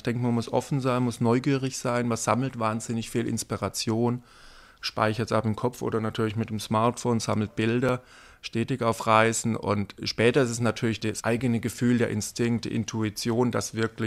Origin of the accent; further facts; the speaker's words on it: Bad Mergentheim, Baden-Württemberg, Germany; Ich bin in Bad Mergentheim aufgewachsen, sehr ländlich aufgewachsen, im Ort Neunkirch mit 800 Einwohnern